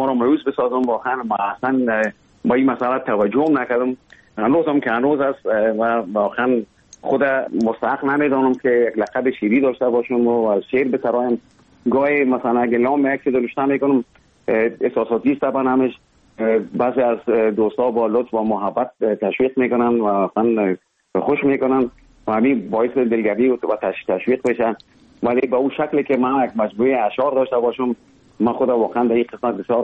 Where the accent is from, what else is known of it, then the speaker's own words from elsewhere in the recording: Kabul, Afghanistan; born there; اصلا زادگاه من کابل است، ولی همطور که گفتم زیاد ما در ولایت هم بودیم